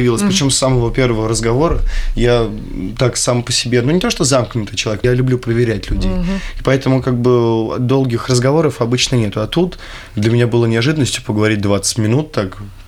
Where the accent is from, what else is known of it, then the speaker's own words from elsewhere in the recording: Nizhny Novgorod, Nizhny Novgorod Oblast, Russia; also born or lived in Moscow; now in Ryazan, Russia; Я родом из Нижнего Новгорода. В Рязани я уже, получается, какой, 3-й год.